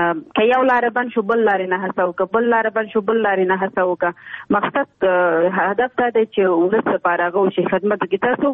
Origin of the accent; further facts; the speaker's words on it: Nangarhar, Afghanistan; ما چې ماته ویل چې ځکه چې مونږ دواړه د ننګرهار یو نو هغه نه کېږي